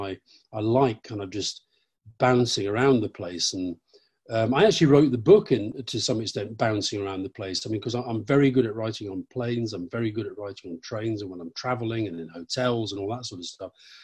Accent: Yorkshire and the Humber, United Kingdom; I grew up in Yorkshire. I did feel at home there.

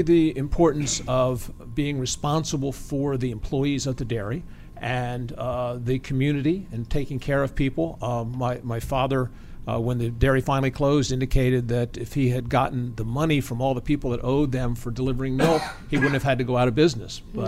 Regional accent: Seaford, Delaware, United States; From Seaford, Delaware, a small town in lower Delaware.

